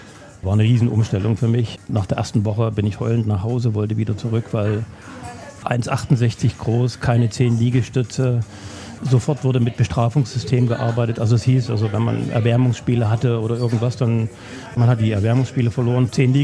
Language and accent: German; Lommatzsch, Saxony, Germany; Ich bin sehr behütet aufgewachsen, da richtig auf dem Dorf. Ich sage immer, ich komme nicht direkt aus Lommatzsch, sondern von einem kleinen Ort.